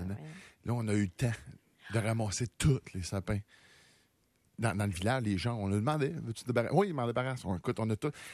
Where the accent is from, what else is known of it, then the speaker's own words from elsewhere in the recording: Quebec, Canada; On est des Laurentides, puis on a un de nos amis qui, justement, s'est fait faire de la vasectomie.